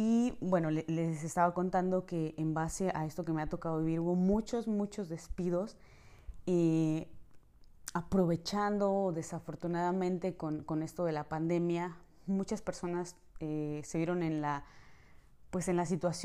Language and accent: Spanish; Mexico; moved away; me requerían que como turista estando aquí, si yo no salía del país, solamente me daban una visa como mexicana de 90 días